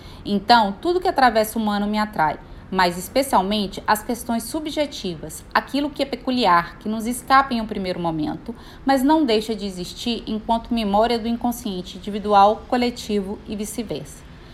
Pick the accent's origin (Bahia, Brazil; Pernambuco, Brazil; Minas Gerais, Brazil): Bahia, Brazil; now in Rio de Janeiro, Brazil; Moro atualmente no Rio de Janeiro, mas sou baiana. Destaco, assim, a materialidade das minhas raízes em meus traços